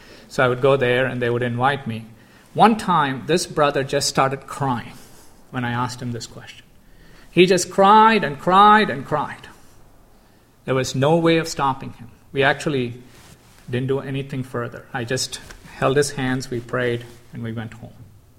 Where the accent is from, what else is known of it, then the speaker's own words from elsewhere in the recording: India; moved away as an adult; Both were immigrants. He was from Germany and I was from India.